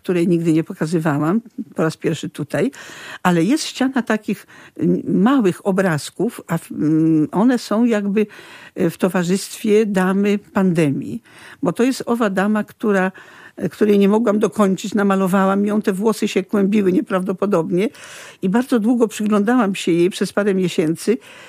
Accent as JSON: {"language": "Polish", "town": "Lublin", "region": "Lublin Voivodeship", "country": "Poland", "said": "Tak więc czuję się lublinianką, tutaj się urodziłam."}